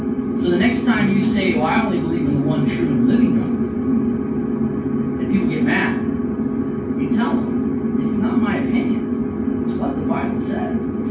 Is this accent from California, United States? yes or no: no; Austin, Texas, United States; I'm like a 20-year-old kid. I'm thinking, dude, this is the weirdest thing I've ever experienced. And I grew up in Austin.